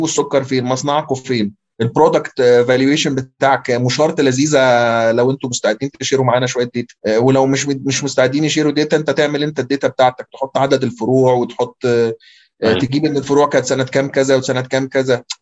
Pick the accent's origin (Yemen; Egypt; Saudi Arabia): Egypt; انت متخيل كميه السيكتورز اللي عندنا في مصر وكميه التشالنجز اللي فيها